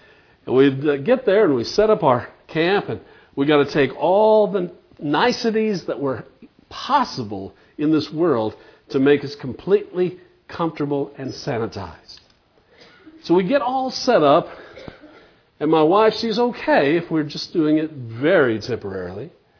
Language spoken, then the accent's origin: English; Arizona, United States; Now, I'm from Arizona. I hadn't mentioned that before. Some of you didn't know that. But out in Arizona, there's a whole lot of things that can sting you.